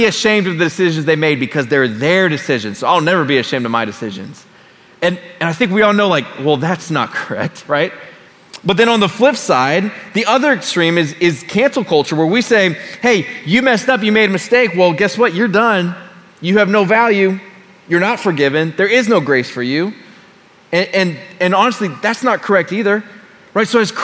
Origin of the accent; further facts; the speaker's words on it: Colorado, United States; I'm from Colorado. I hear a snow analogy and I'm like, yes.